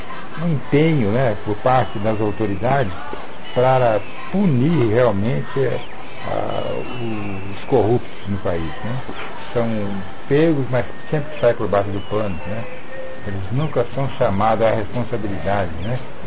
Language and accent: Portuguese; Minas Gerais, Brazil; eu sou natural do sul de Minas, né? E eu vivi até os 18 anos, né, no interior, né? E posteriormente eu fui prestar o serviço militar e vim para a capital, já depois de casado